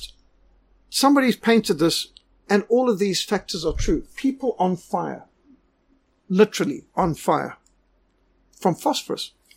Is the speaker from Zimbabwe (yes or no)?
yes; Zimbabwe; We were told in Rhodesia we're more British than the British.